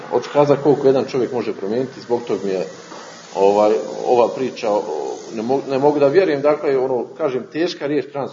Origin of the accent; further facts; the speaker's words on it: Tuzla, Federation of Bosnia and Herzegovina, Bosnia & Herzegovina; odrastao sam u Tuzli, nije bilo u Mahali gdje sam ja živio toliko granatiranja i slično